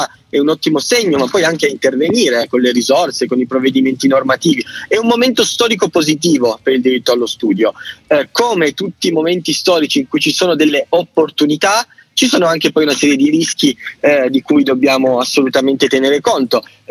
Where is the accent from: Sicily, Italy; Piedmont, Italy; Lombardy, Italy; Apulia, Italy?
Piedmont, Italy; io che provengo dal Piemonte